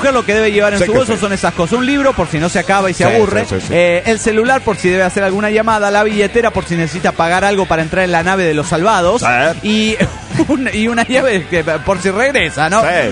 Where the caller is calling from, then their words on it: Panama; de Panamá.